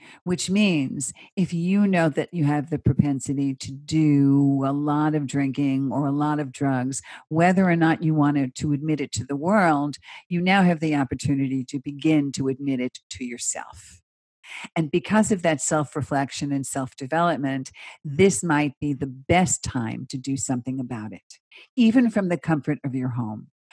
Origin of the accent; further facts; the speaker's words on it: Bronx, New York, United States; I'm a born and raised Bronx girl. I lived there for 30 years